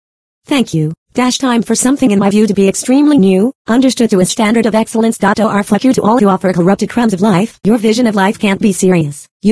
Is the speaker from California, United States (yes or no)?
yes; San Bernardino, California, United States; San Bernardino Police Department - a sad state of affairs here in this city of my hometown